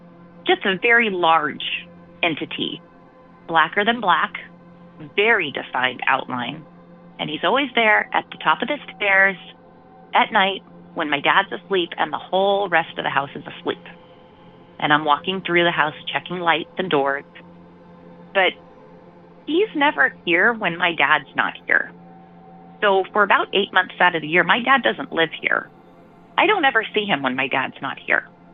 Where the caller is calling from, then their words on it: California, United States; I'm calling from Central Valley, California.